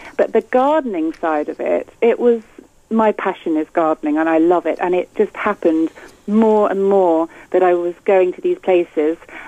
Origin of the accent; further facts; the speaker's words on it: South West England, United Kingdom; I think I grew up in Somerset and had a really idyllic childhood